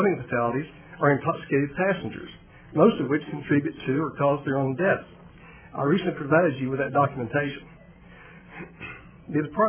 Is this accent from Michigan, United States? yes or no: no; Tyler, Texas, United States; from Tyler. I'm a lifelong Texas fisherman, boater, and hunter.